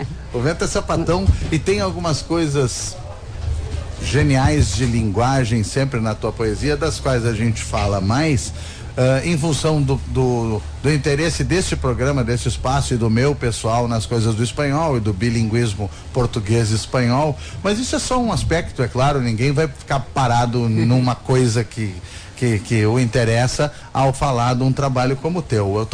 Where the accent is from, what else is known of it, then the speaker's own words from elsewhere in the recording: Rio Grande do Sul, Brazil; eu e outras pessoas saímos do Rio Grande do Sul para ir para Tilcara, na quebrada de Humahuaca. E nós estávamos indo para o trópico. Nós, brasileiros, estávamos indo ao trópico.